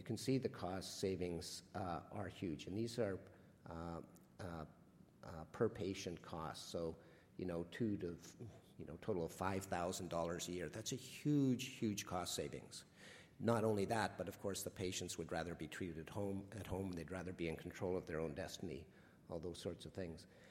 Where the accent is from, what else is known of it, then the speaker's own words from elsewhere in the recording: Alberta, Canada; I've concentrated on Alberta and Ontario because I'm from Alberta and because I'm now in Ontario.